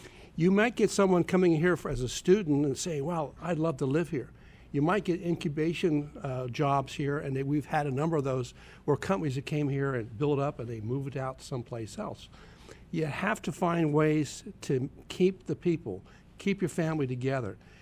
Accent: Philadelphia, Pennsylvania, United States; now in Carrboro, United States; Oh, I'm a military guy. I come from Philadelphia. A dead end kid kind of thing, and the Navy was good to me.

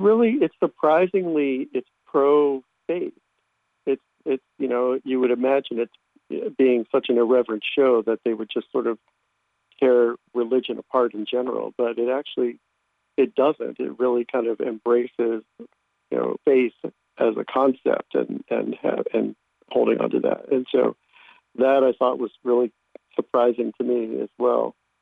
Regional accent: District of Columbia, United States; I have six brothers and sisters, and I grew up in the Washington, D.C. area, went to the Suitland Ward

